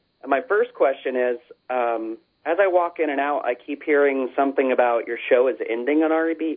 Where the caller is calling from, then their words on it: Ohio, United States; Here, I'm calling from Ohio. I listen to your show all the time via the internet.